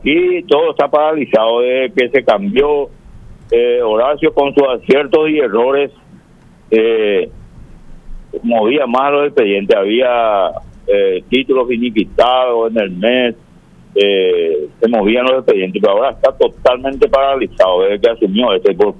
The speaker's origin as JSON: {"language": "Spanish", "country": "Paraguay", "said": "solamente como paraguayo preocupado por la situación que estamos atravesando el pueblo paraguayo"}